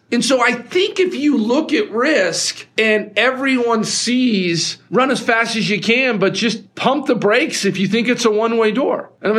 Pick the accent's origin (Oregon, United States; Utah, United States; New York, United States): Utah, United States; Provo; And I'm this kid from Provo, Utah that flew out.